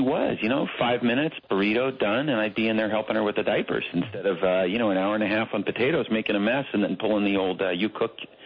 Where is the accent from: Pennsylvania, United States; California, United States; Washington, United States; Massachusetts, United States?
California, United States; Berkeley; Growing up in Berkeley, where I grew up